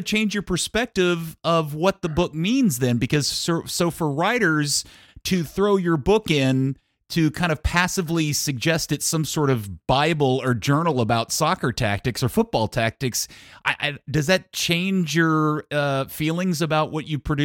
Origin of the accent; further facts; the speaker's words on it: United States; Well, look, as an American who's loved the game and followed the game, dating back into the 80s and 90s